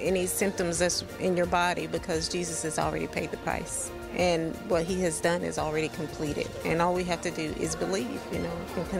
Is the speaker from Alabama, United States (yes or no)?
yes; Talladega, Alabama, United States; I'm from Talladega, Alabama.